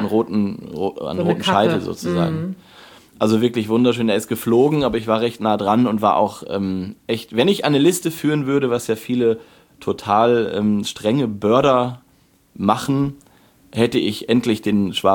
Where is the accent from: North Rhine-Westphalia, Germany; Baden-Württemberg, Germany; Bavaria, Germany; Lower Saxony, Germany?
Lower Saxony, Germany; Also ich komme ja auch eigentlich aus Niedersachsen, aus dem Westen.